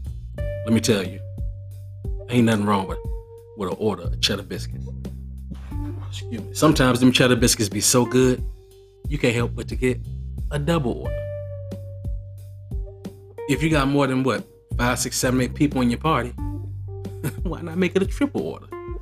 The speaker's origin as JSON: {"language": "English", "region": "Maryland", "country": "United States", "tie": "born or raised there", "also_born_or_lived": "Washington, D.C.", "said": "I'm going to take you back home to my hometown, to the DMV, DC, Maryland."}